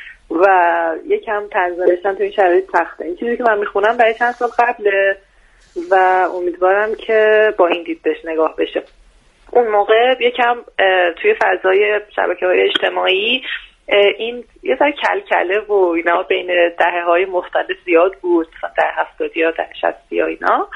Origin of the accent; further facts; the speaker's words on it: Lavasan, Tehran Province, Iran; اهل منطقه اطراف لواسان.